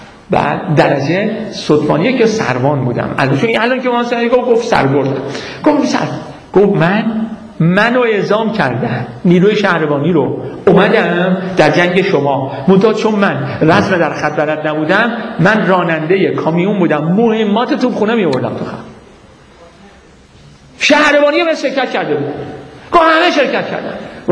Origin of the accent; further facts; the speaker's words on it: Iran; من تازه بهش معرفی کردم ما ایرانی هستیم